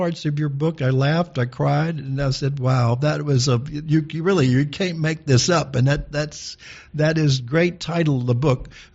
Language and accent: English; Shreveport, Louisiana, United States; Yes, I am from Shreveport, but Tina, my wife, is the better bridge player.